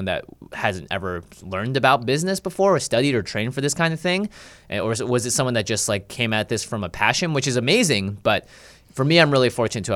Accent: Seattle, Washington, United States; Because I grew up in Seattle.

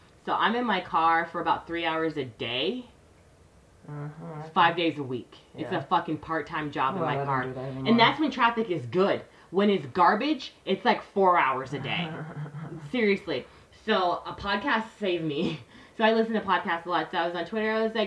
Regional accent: California, United States; I'm from California.

